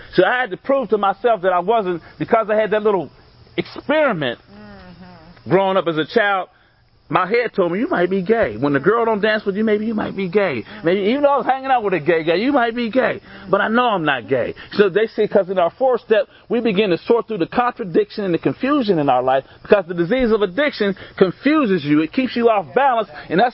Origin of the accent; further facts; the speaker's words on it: Pittsburgh, Pennsylvania, United States; I'm from Homewood, one of the toughest neighborhoods in Western Pennsylvania.